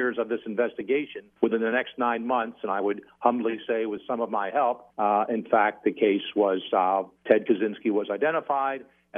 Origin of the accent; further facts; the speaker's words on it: Philadelphia, Pennsylvania, United States; Book one is the coming of age years. It's a kid growing up in Philly, quite frankly, running from the cops sometimes from doing silly things at the schoolyard, nothing heavy duty.